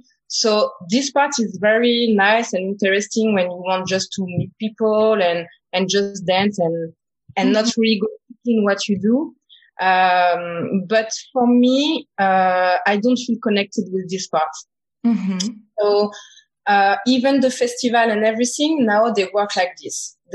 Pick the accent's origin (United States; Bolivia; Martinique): Martinique; I'm from Martinique. My dad is from Martinique.